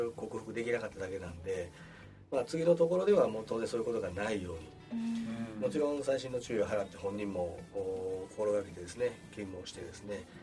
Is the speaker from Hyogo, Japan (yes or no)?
yes; Kobe, Hyogo, Japan; 地元神戸ということもあってですね、